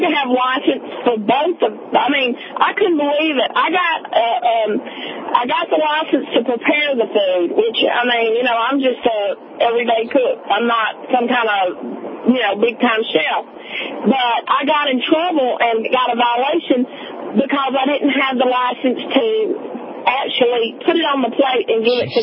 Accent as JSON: {"language": "English", "region": "Louisiana", "country": "United States", "said": "I'm from North Louisiana, so you know we're not from Mary Landry."}